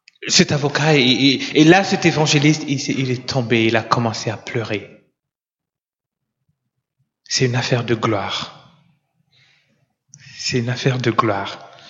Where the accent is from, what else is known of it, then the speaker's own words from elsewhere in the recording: Cameroon; je suis né au Cameroun, grandi au Cameroun.